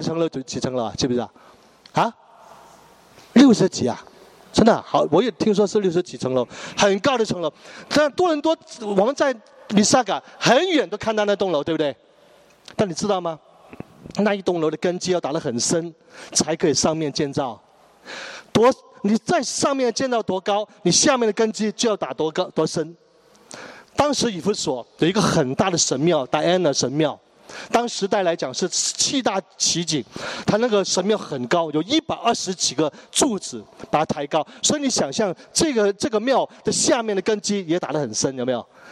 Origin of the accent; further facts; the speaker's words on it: northern China, China; 因为我是北方人